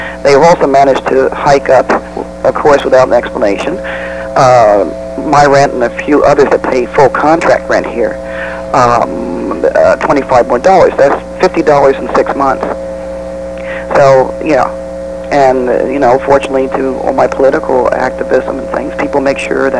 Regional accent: New York metropolitan area, United States; now in Santa Cruz, United States; I came out from New York, New Jersey area, moved to Santa Cruz about 8 years ago, and they snatched me up.

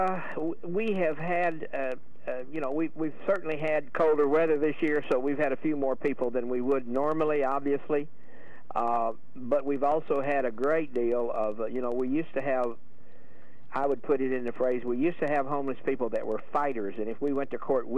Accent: the South, United States; I grew up in the South, and I remember in the South, I didn't know any better at the time.

